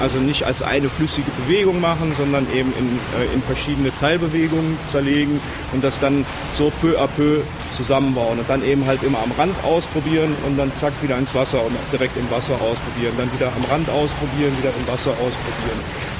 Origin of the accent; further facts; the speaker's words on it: North Rhine-Westphalia, Germany; now in Bern, Switzerland; Wie man vielleicht unschwer hört, ich komme aus Deutschland, ursprünglich aus der Nähe von Köln, daher auch ein bisschen vielleicht der Akzent, der ist unvergänglich.